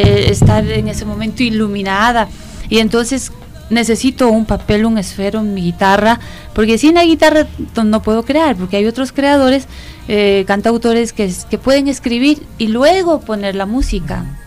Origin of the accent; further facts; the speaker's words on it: Baños de Agua Santa, Tungurahua, Ecuador; Porque nací en Baños.